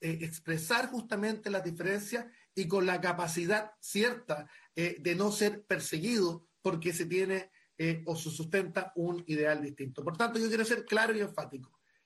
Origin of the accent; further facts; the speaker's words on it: Chile; yo quiero solidarizar como senador chileno